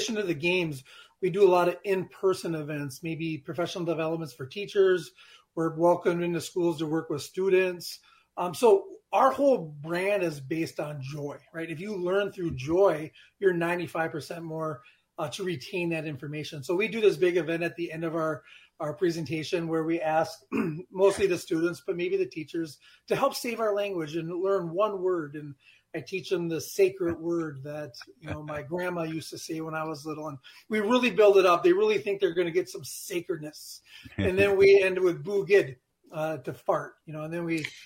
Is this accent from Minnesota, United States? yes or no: yes; Leech Lake, Minnesota, United States; So I'm Ojibwe, right? I'm from Leech Lake. That's my wheelhouse.